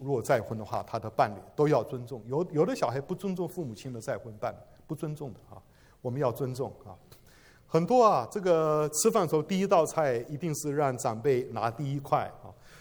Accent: China; 身为中国人

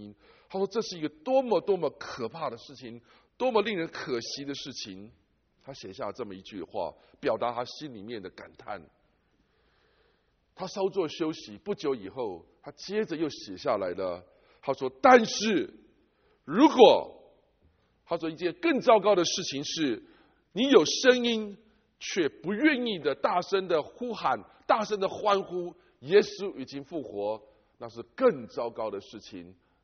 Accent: China; 也是我们中国人老祖宗也告诉我们，也是要 用血来赎罪。

